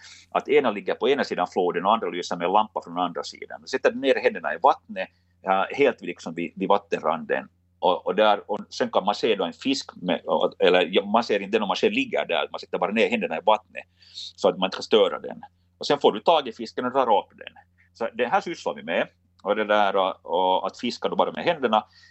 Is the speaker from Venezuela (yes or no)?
no; Finland; här hemma i Finland